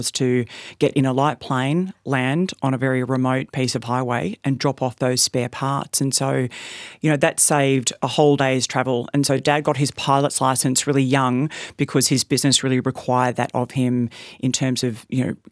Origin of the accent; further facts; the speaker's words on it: Goondiwindi, Queensland, Australia; We grew up in Gundawindi. I'm one of 3 girls.